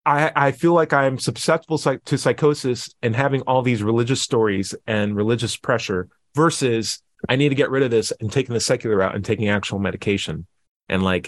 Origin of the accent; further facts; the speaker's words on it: Georgia, United States; it was frightening because I came from Georgia at that time, in the U.S., the South.